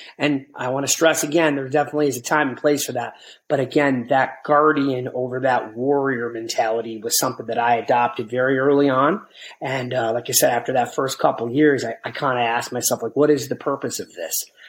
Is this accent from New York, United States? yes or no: yes; Buffalo, New York, United States; A little bit about myself. I grew up in Buffalo, New York. Single parent home for most of my life.